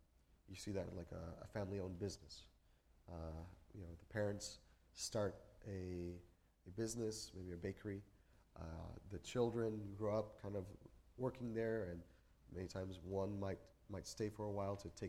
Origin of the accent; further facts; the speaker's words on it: Paraguay; also born or lived in United States; We moved back to Paraguay in 98. I was born in Paraguay, but kind of grew up a little bit in the States. So I don't really know what my mother tongue is because I kind of grew up in the States, but we always speak Spanish in the house